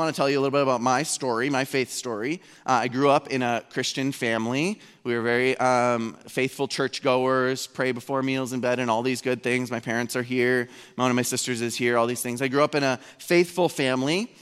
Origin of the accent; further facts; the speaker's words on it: Fargo, North Dakota, United States; We went to a really great church in my hometown of Fargo, North Dakota.